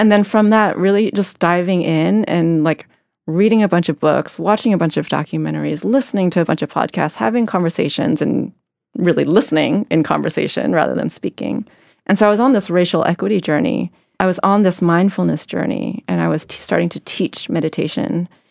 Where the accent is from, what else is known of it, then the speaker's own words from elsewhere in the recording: Los Angeles, California, United States; So I grew up in Los Angeles, really like in this immigrant household that was really focused on success.